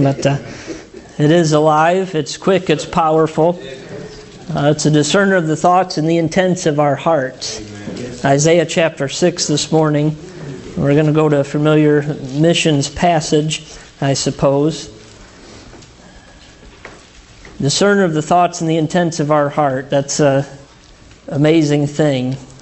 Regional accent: Illinois, United States; I'm from Illinois, so even my humor's corny, and that's just the way it is.

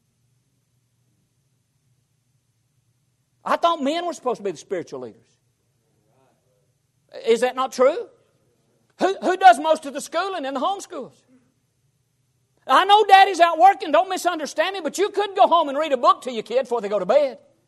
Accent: Ryan, Alabama, United States; when I was growing up in Ryan, Alabama, anybody know where Ryan is? That's about 10 minutes from Arab. That's where I grew up.

